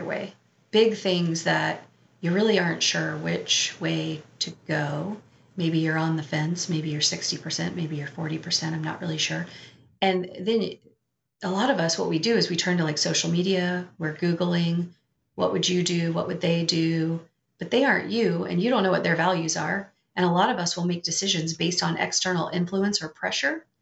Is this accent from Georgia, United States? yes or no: no; Beaufort, South Carolina, United States; I'm from Beaufort, South Carolina. It's very small.